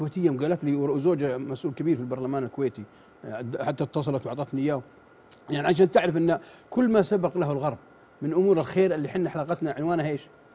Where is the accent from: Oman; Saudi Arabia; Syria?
Saudi Arabia; Mecca, Makkah Province; احنا صغار من مكه احنا على قد حالنا ما بعد يعني حالتنا بسيطه وفقراء